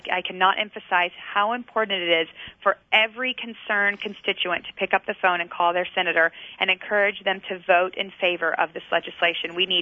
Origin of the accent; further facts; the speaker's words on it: North Carolina, United States; I'm from North Carolina, and I had two members in North Carolina with 100% voting records vote the wrong way